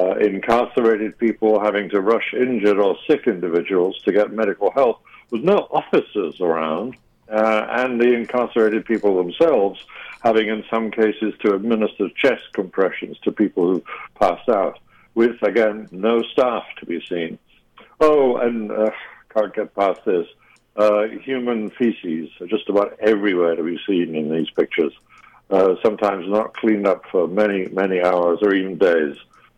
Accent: New York, United States; my hometown public station is WNYC

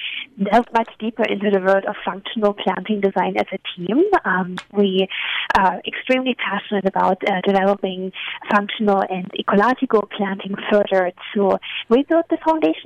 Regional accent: East Germany, Germany; English is a second language; I, as you can hear from my accent, I'm from Eastern Germany, and the landscapes of my childhood were a very dark and polluted place. My hometown was surrounded by soft coal mines

